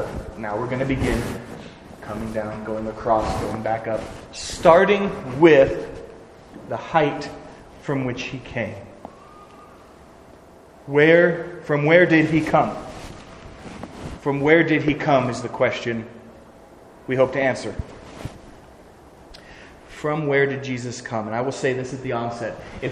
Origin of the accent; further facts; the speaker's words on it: Chester, Montana, United States; born there; I was born in Chester, Montana. Enough said.